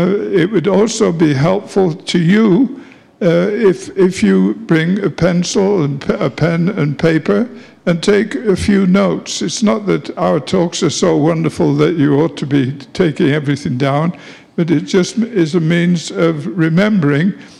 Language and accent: English; England, United Kingdom; moved away as an adult; By the way, I'm from England. Some of you perhaps thought I had a speech impediment, but this is how I learned to speak English in England.